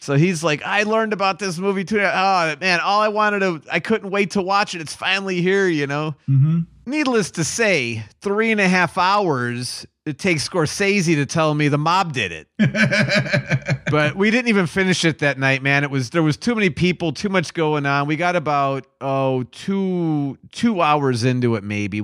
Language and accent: English; Chicago, Illinois, United States; And growing up in Chicago